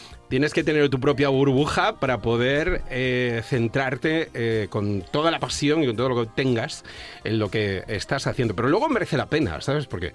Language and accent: Spanish; Montijo, Extremadura, Spain; yo soy de un pueblito de Badajoz que se llama Montijo. ¡Montijo!